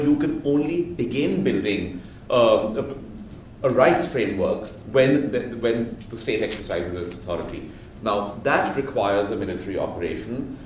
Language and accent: English; Pakistan; as a Pakistani, I face an existential threat from this set of actors.